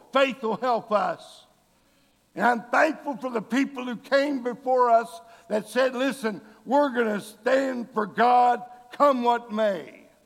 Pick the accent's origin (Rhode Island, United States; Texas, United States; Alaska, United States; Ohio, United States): Texas, United States; Austin; When I was a young boy, I grew up in Austin, Texas. Many of you know I'm a diehard Texas Longhorn fan.